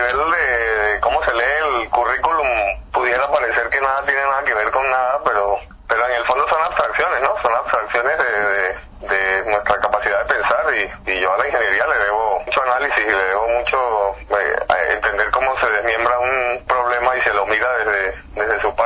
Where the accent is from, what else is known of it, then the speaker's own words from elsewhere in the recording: Venezuela; Yo vengo de una familia judía. Durante mi infancia, en los 70 y en los 80, cuando Venezuela era un lugar fantástico, pues había una comunidad judía bastante consolidada, estructurada y fuerte. Y yo crecí en su seno.